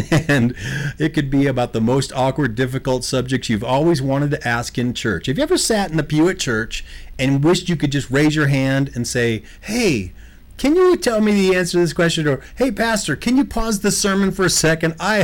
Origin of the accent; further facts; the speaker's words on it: Michigan, United States; also born or lived in Wisconsin; I was born in Detroit and raised in Michigan part-time and raised in Wisconsin the other part of the time.